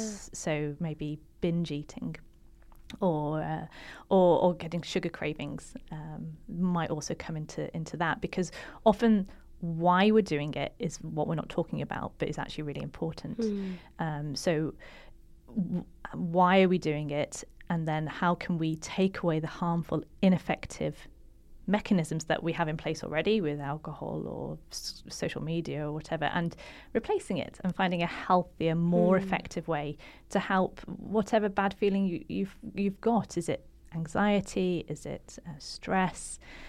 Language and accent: English; England, United Kingdom; now in Norway; Like I'm English